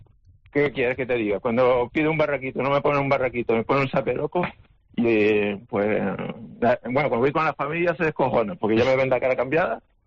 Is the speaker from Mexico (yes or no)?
no; La Laguna, Canary Islands, Spain; yo soy de La Laguna, de Tenerife.